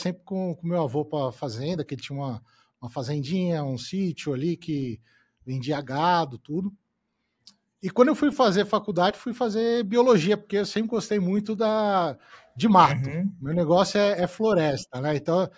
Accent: São Paulo, Brazil; Eu sou de São Paulo, né? A minha família vem do agro, só que de gerações distantes, né? Eu fui criado em São Paulo, tudo

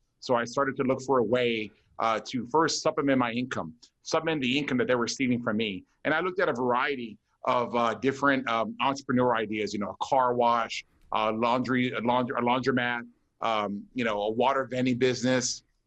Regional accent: Texas, United States; Yeah, you know, so I was raised in Deep South Texas.

